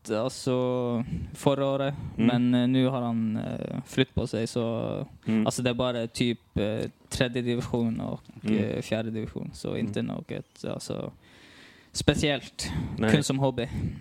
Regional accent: Tromsø, Troms, Norway; Ja, jag kommer från Tromsö.

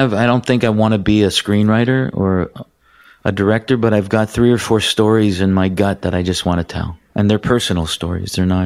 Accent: Ontario, Canada; But no, growing up in Ontario, you just taught a little French in school and that was it.

